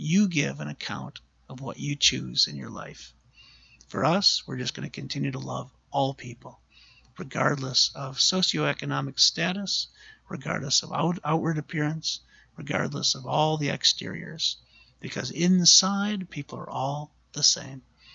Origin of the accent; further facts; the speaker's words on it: Michigan, United States; And he goes, where are you from? I said, Michigan. He goes, Michigan.